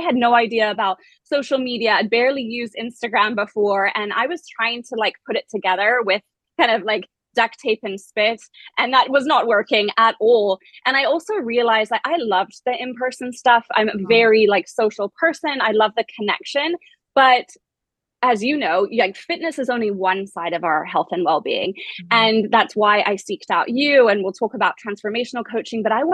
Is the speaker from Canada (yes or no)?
no; Malawi; I grew up in Malawi, which is a former British protectorate. So I went to a British school.